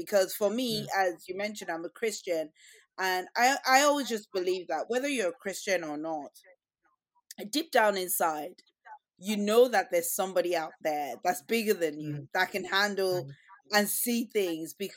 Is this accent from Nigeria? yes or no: yes; Nigeria; I'm Nigerian and Yoruba